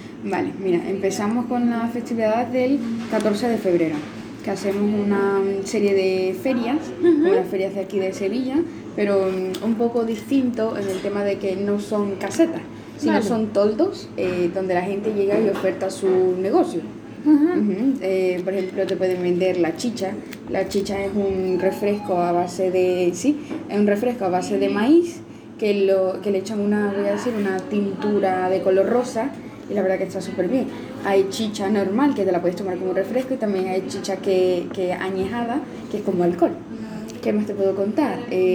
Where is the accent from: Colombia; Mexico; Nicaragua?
Nicaragua; Matagalpa; now in Spain; 24 años, de Matagalpa, Nicaragua.